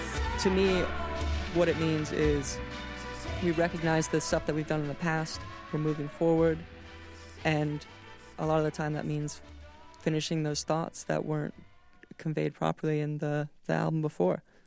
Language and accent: English; Alaska, United States; Well, growing up in Alaska, it's a conservative place.